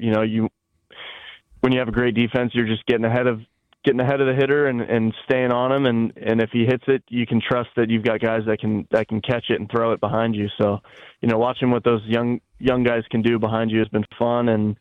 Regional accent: Houston, Texas, United States; also born or lived in Detroit; I was born in Detroit, but I actually grew up in Houston.

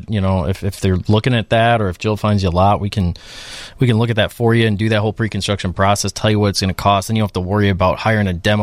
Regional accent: Wheaton, Illinois, United States; I've got a friend, Dave. I grew up in Wheaton.

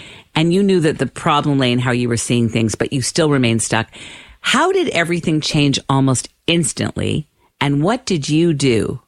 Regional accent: Canada; I'm Canadian, so I love it. We're Canadian.

